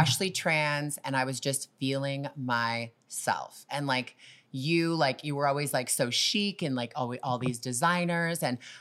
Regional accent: Toronto, Ontario, Canada; that was really like a lot for me because I was coming from Toronto.

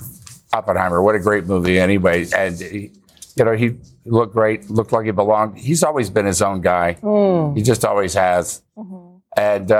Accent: Texas, United States; I grew up in Texas and never heard this story before.

